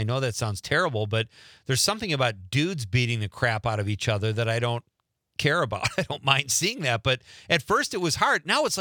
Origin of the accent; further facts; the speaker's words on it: Marinette, Wisconsin, United States; Since I'm from Marinette, Brian from Green Bay says the ….